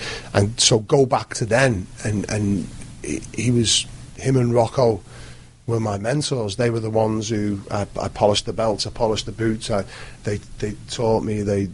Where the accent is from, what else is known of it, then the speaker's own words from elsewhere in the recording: England, United Kingdom; growing up in England